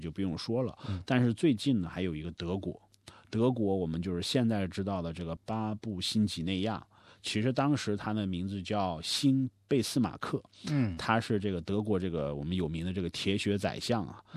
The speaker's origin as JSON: {"language": "Chinese", "town": "Adelaide", "region": "South Australia", "country": "Australia", "tie": "born or raised there", "said": "因为我是在阿德莱德读的书，我在阿德莱德长大"}